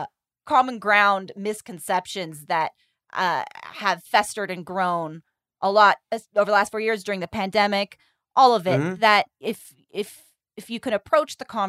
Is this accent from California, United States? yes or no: yes; California, United States; I'm from California, just so you know.